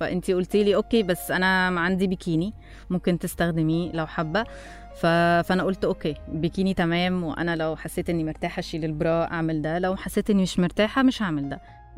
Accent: Egypt; فهي عرفت إن أنا مصرية

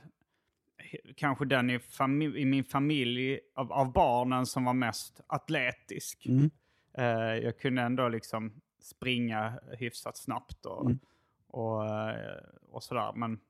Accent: Hjärup, Skåne, Sweden; born there; Men jag är född 1978 i Skåne. En liten sovstad mellan Malmö och Lund som heter Järup.

